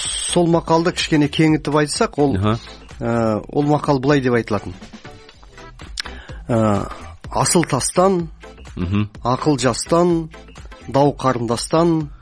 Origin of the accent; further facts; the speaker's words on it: East Kazakhstan Region, Kazakhstan; Ешкі көбісі де таулы аймақта. Мысалы мына Өскемен, Семей, менің туған жерім. Сонда бізде ешкі көп өседі, ешкінің етін пайдаланады.